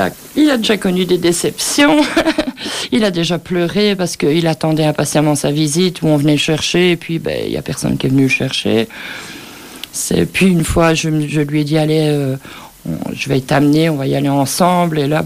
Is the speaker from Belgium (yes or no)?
yes; Charleroi, Wallonia, Belgium; Moi, je suis de Charleroi.